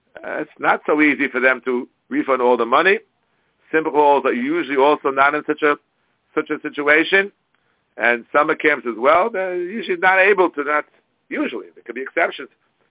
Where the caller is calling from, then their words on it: New York, United States; I'm speaking here from New York, the epicenter of the coronavirus.